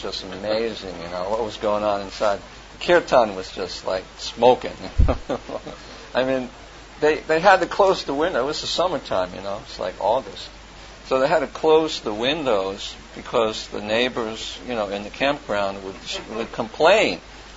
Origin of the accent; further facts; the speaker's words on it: Manhattan, New York, United States; because I'm from the city, you know, I'm from Manhattan. You know, I was the only white kid in my high school.